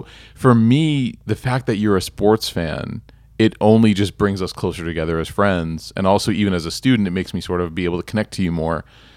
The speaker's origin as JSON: {"language": "English", "town": "Chicago", "region": "Illinois", "country": "United States", "tie": "born or raised there", "said": "So I was, you know, I grew up in Chicago"}